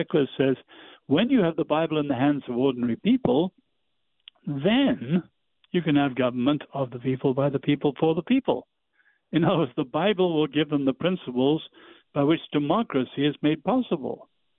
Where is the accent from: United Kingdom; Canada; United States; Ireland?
United Kingdom; England; as an Englishman